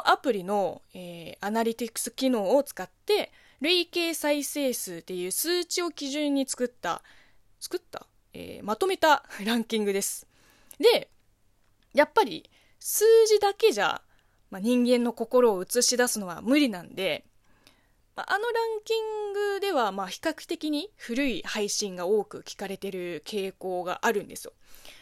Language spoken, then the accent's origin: Japanese; China; Japanese is a second language; now in Japan; この番組は中国生まれ中国育ちの私